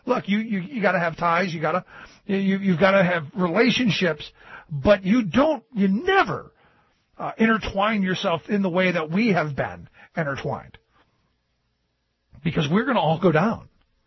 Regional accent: Ohio, United States; amazing experience in Ohio. It was great to go back to my home state for something very positive.

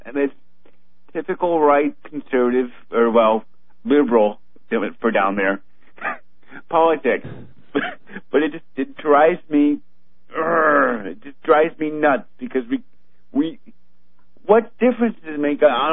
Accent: Michigan, United States; I was born and raised in Michigan

